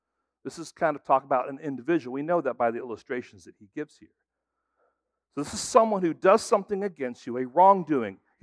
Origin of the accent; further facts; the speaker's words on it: Frankfurt, Hesse, Germany; When I was growing up in Germany, I was about 8 years old, and I was going to Frankfurt International School